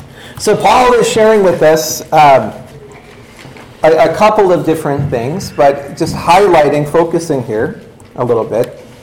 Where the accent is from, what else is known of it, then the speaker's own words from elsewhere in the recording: Oregon, United States; I grew up in Southern Oregon, and a lot of my friends and a lot of their, you know, their parents and stuff, they're retired hippies.